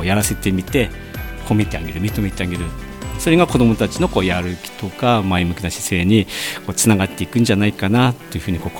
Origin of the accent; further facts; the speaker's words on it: Yokote, Akita, Japan; 出身は横手、旧横手市内です。